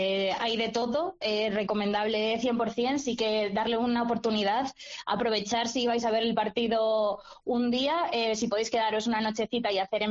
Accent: Asturias, Spain; yo soy una enamorada del norte, soy de por allí, bueno, soy más de Asturias, pero cerquita.

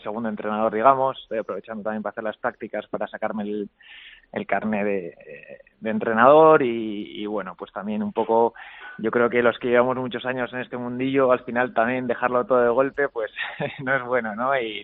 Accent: Usurbil, Basque Country, Spain; also born or lived in Bilbao; yo soy guipuzcoano, nací aquí en Usurbil, aquí al lado de Donosti, y esa ha sido siempre la idea, ¿no? Lo que pasa que es verdad que llevo pues, más de media vida en Bilbao, pues cuando llegué en el Athletic

